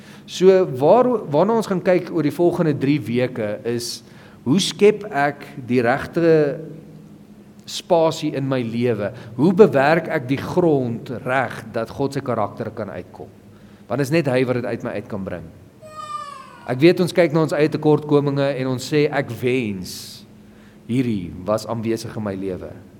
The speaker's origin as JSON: {"language": "Afrikaans", "town": "Nigel", "region": "Gauteng", "country": "South Africa", "said": "en ek kom ook van Nigel af"}